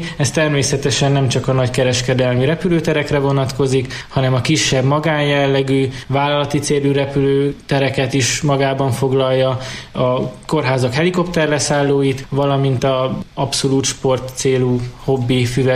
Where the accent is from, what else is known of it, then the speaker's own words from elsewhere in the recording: Debrecen, Hajdú-Bihar, Hungary; ezért én ugye debreceni vagyok, középiskolát itt végeztem